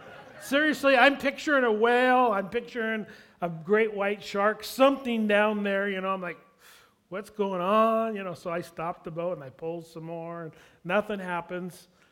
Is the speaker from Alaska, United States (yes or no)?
yes; Alaska, United States; moved away as an adult; Everybody knows that I grew up in Alaska. I spent the first 32 years of my life in Alaska.